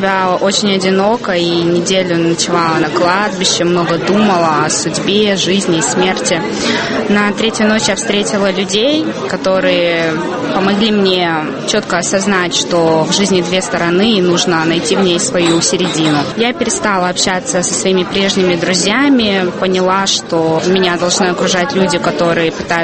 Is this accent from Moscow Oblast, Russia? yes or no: yes; Moscow Oblast, Russia; мне 18 лет, я из Подмосковья.